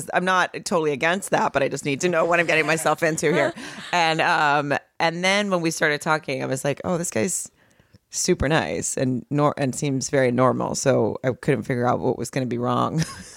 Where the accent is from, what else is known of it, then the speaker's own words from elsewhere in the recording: Arkansas, United States; I grew up in Arkansas.